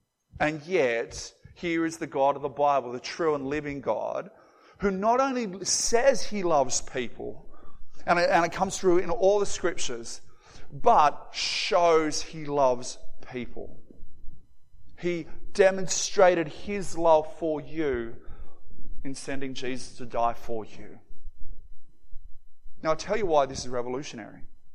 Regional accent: Moree, New South Wales, Australia; When I was a kid, I grew up in Moree, northwest New South Wales.

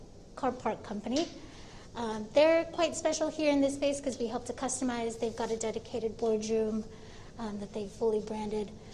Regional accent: California, United States; now in Philippines; I'm 100% Filipino. I was born here, but I was raised in California, went to school there.

